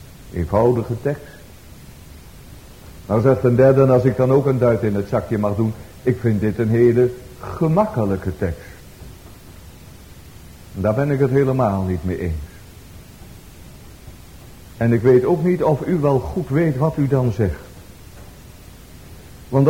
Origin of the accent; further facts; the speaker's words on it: Elburg, Gelderland, Netherlands; Zoals mijn moeder daar vroeger in Elburg zong. In dat souterrain van de woning aan de Vispoortstraat waar ik opgroeide.